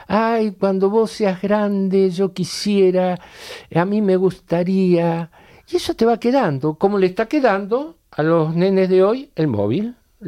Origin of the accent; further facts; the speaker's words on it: Argentina; Ahora, por ejemplo, en mi país, yo viví 6 décadas en Argentina.